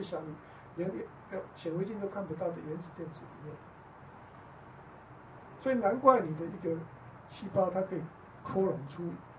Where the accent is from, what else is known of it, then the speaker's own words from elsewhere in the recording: China; 就像我们中国人常讲